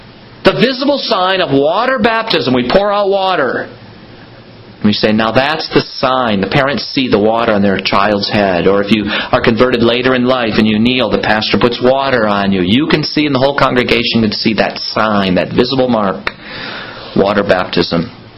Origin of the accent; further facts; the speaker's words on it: United States; I'm an American, so I don't always know quite how things work in Canada.